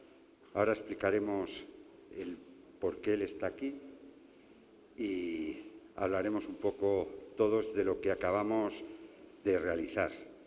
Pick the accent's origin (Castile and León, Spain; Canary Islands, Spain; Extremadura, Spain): Castile and León, Spain